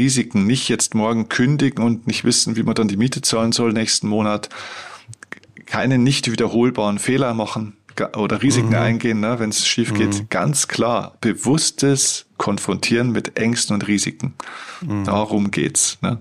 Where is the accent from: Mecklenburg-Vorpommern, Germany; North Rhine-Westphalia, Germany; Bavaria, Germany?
Bavaria, Germany; ein kleines Männchen oder ein Manschgall, sagt man bei uns in Bayern